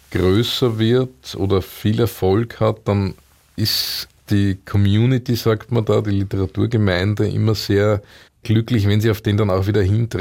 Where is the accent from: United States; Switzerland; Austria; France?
Austria; ich bin in Österreich aufgewachsen. Ich liebe die österreichische Küche, ich liebe die österreichische Sprache.